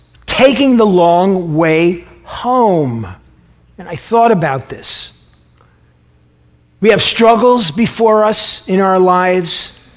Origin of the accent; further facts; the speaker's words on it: Queens, New York, United States; also born or lived in Sullivan County, New York; And when I started first grade, my family, we moved to Queens, New York. And so started first grade. I grew up in Bayside, Queens.